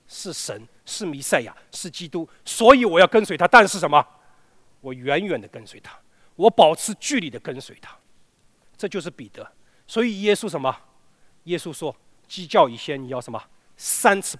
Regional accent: China; 所以我们说，我们中国人，我们中华民族现在说是我们一个是个信仰缺失的时代

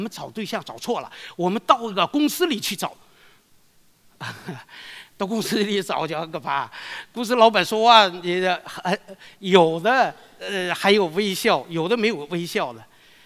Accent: Northeast China, China; 我是东北来的。

